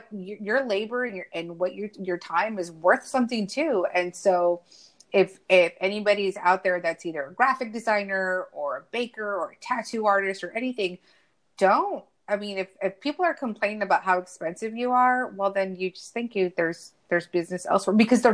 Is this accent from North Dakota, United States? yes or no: no; Eagle Pass, Texas, United States; because I was born and raised in Eagle Pass, Texas, which is the border of Texas.